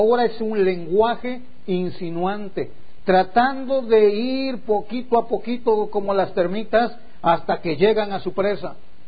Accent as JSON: {"language": "Spanish", "region": "Mexico City", "country": "Mexico", "said": "Los mexicanos, especialmente los que venimos de la Ciudad de México"}